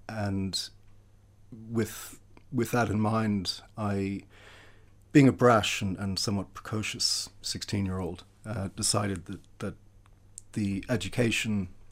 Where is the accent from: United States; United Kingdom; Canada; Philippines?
Canada; born there; I was born in Canada of classic Irish immigrant parents who left Ireland. My father from the UK, my mother from Ireland, in the 50s to go to Canada to make a new life for themselves.